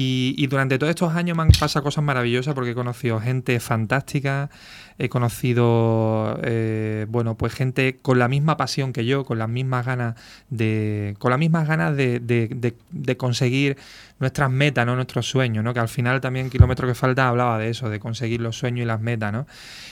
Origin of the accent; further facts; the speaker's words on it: Seville, Andalusia, Spain; moved away as an adult; now in Madrid, Spain; porque representa aquel momento cuando me fui de Sevilla y me fui para Madrid a empezar una nueva vida, ¿no?